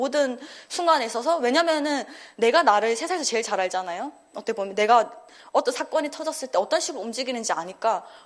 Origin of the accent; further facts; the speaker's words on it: South Korea; also born or lived in Philippines / United States / China; 여러 가지 영향을 많이 받고 뭐 요만큼의 이제 필리핀, 요만큼의 미국, 요만큼의 중국의 영향을 받았지만 그래도 메인이 이제 한국 사람이다 보니